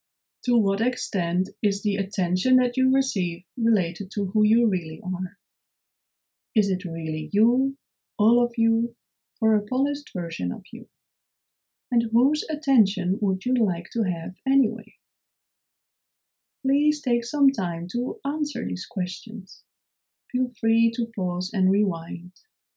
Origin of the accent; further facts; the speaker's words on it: Netherlands; 1,800 square miles is the size of countries like Costa Rica, Estonia, and my home country, the Netherlands.